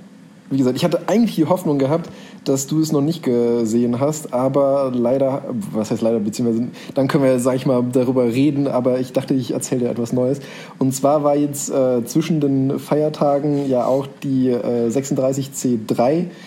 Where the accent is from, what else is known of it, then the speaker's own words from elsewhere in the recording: North Rhine-Westphalia, Germany; born there; Genauso wie ich immer sage, wenn mich jemand fragt, wo bist du denn geboren? In der Nähe von Bonn.